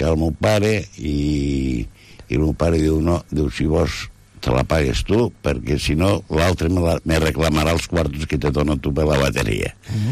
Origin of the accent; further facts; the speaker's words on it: Lleida, Catalonia, Spain; jo vaig néixer a Lleida.